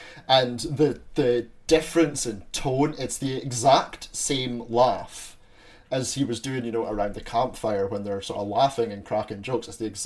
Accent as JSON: {"language": "English", "region": "Scotland", "country": "United Kingdom", "said": "as a Scotsman, I sympathise with every Australian having to listen to people butcher your accent."}